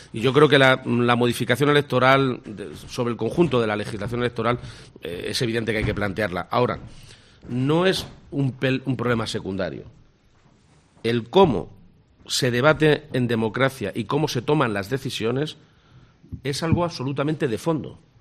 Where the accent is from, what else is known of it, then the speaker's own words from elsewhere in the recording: Spain; los que no dudamos que somos españoles